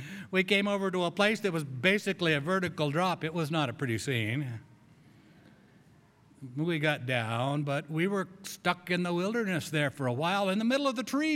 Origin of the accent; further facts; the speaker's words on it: Grand Junction, Colorado, United States; You know, I grew up in Grand Junction. It's called High Desert.